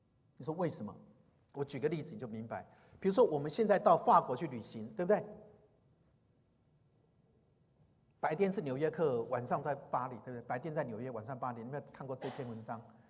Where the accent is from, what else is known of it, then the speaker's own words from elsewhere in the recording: China; 你大概我们中国人特别厉害，想把5天的行程看10天的光景，对不对？